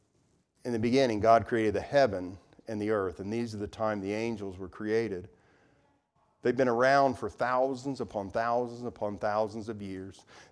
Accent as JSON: {"language": "English", "town": "Hamilton", "region": "Ohio", "country": "United States", "said": "I'll take you to Trenton, Ohio one last time. I'm from Hamilton, so a lot of the angel stories were from down around that way."}